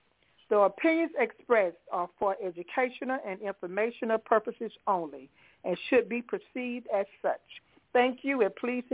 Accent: Georgia, United States; I was born and raised in Georgia, so I am a true peach.

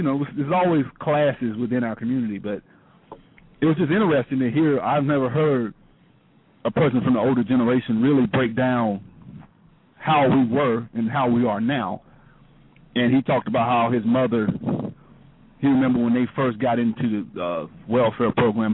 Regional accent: Alabama, United States; I'm from Alabama, and they was talking about him

